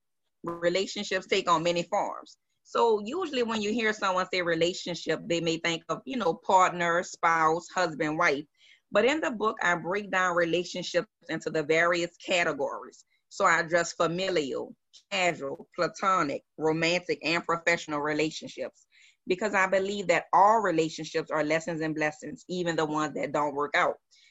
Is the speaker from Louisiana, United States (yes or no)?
yes; New Orleans, Louisiana, United States; I am born and raised in New Orleans.